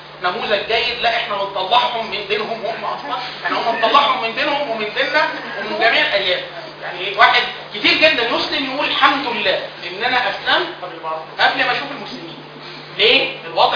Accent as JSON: {"language": "Arabic", "region": "Upper Egypt", "country": "Egypt", "said": "انا من الصعيد اصلا"}